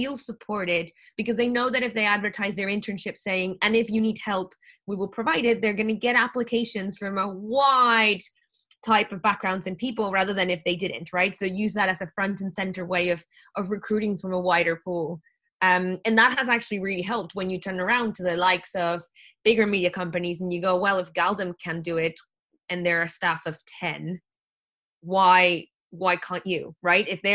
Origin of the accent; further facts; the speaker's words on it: Mexico; because I'm from Mexico